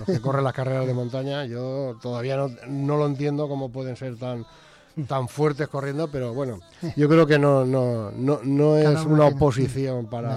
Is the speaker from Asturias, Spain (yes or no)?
no; Petrel, Valencian Community, Spain; como del pueblo que soy de Petrel, la Sierra del Cid, por supuesto.